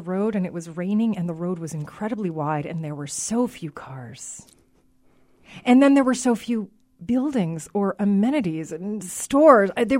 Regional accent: New York City, New York, United States; I was born in New York City, in Queens, at the Long Island Jewish Hospital. My parents are actually Israeli, and they met on a blind date on a street corner in New York City in front of the Lord and Taylor. And I was born there and raised starting in New York City

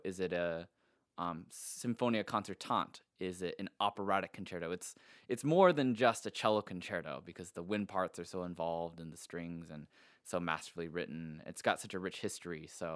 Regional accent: Manistee, Michigan, United States; also born or lived in Indiana; now in Oklahoma, United States; I grew up in Manistee. I went to grade school and middle school and high school there. And I shipped off to Indiana to the Jacobs School of Music, and then Western Michigan University, and now Oklahoma.

